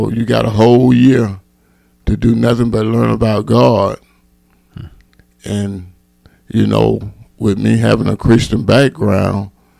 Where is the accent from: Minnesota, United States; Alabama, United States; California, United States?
Alabama, United States; Union Springs; I grew up in Union Springs, Alabama. It's a small town. I'm 58 years old